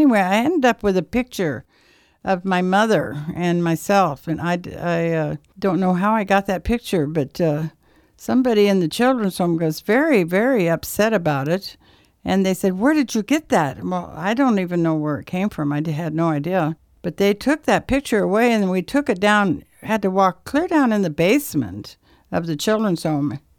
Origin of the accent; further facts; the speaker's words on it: Des Moines, Iowa, United States; born there; I was born in Iowa in the United States of America, in the state of Iowa in the city of Des Moines.